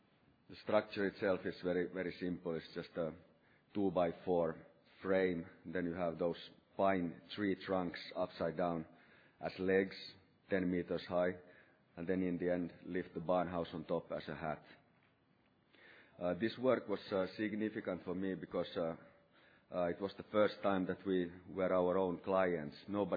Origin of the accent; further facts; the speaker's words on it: Lapland, Finland; Actually, I grew up in Lapland, the most north part of our country, somehow on the border between the northern forest and the tundra, north of our village. I'm a village person, so to say